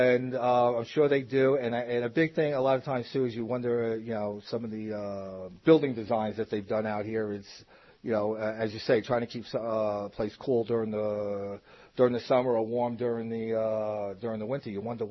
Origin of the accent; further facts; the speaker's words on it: Queens, New York, United States; moved away as an adult; now in Las Vegas, United States; No, I come from New York, from Queens, New York. Born and raised there 36 years. I came out here around 96, so I've been in Vegas for about 16 to 17 years.